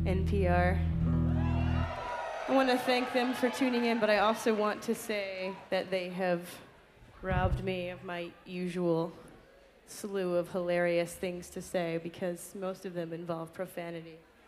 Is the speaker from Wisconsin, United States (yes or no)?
no; Baltimore, Maryland, United States; We're both from this area. We're from Baltimore, Baltimore County.